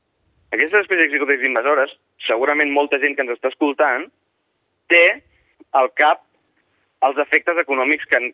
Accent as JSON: {"language": "Catalan", "town": "Sitges", "region": "Catalonia", "country": "Spain", "said": "nosaltres, que som de Sitges, Biodiversitat Sitges, som d'aquí"}